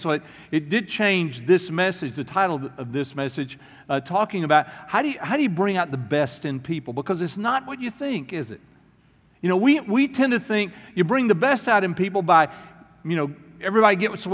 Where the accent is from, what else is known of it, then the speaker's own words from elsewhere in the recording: Houston, Texas, United States; how proud I was to say, I'm from Houston and I'm a Texan.